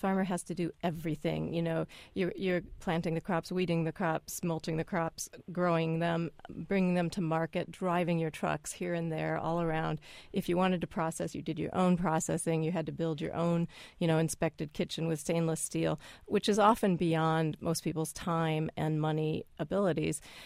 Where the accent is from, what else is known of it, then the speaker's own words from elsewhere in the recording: Eureka, United States; And I live near Eureka. I grew up near Eureka. I went to Eureka High School.